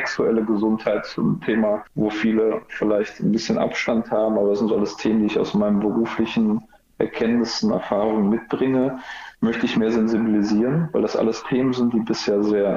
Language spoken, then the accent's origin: German; Mülheim an der Ruhr, North Rhine-Westphalia, Germany; Meine persönlichen Ziele liegen aber auch ganz klar in Mülheim an der Ruhr. Ich will für die Menschen in meiner Heimatstadt das Beste rausholen.